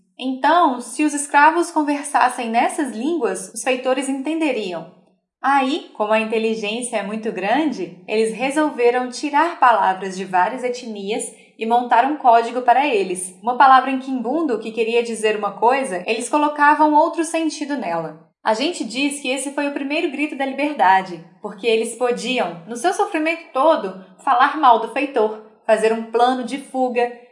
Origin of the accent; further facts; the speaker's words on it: Santa Cecília, Santa Catarina, Brazil; born there; also born or lived in Araguari; Eu nasci em Santa Cecília, Santa Catarina, mas fui registrado em Araguari com 3 meses de idade e hoje tenho 55 anos. A minha família, meus avós, tios e pais, estavam no meio desse pessoal que saiu de Santa Catarina para alavancar a ferrovia.